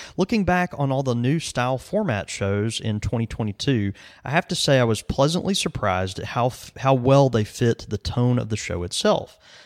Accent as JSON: {"language": "English", "town": "Montevallo", "region": "Alabama", "country": "United States", "tie": "born or raised there", "said": "Dr. Sledge taught biology at the university in my hometown of Montevallo, Alabama."}